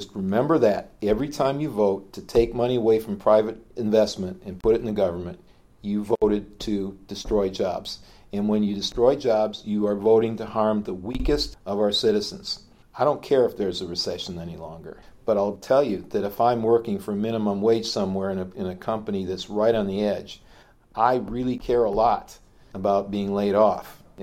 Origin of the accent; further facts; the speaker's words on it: Oshkosh, Wisconsin, United States; I also have invested in a restaurant in my hometown of Oshkosh